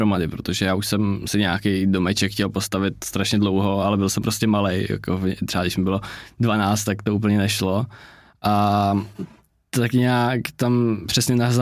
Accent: Karlovy Vary, Karlovy Vary Region, Czechia; born or raised there; also born or lived in Ústí nad Labem / Teplice

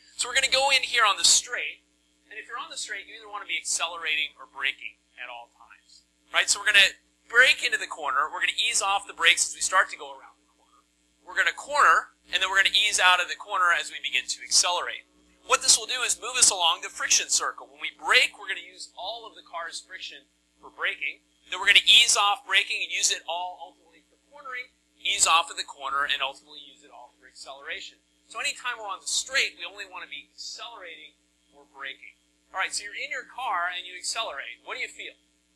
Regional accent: North Carolina, United States; We're only going to make left turns here because I grew up in North Carolina, and that's kind of all we do on the racetrack.

